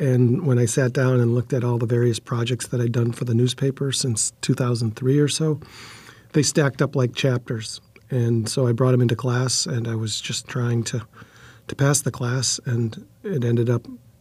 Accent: Green Bay, Wisconsin, United States; Well, I grew up in Green Bay, Wisconsin, not far from the banks of the Fox River, which is one of the most heavily industrialized rivers anywhere.

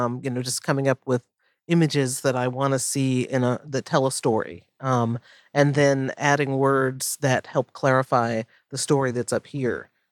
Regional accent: New York, United States; I grew up going there a lot because I grew up on Long Island

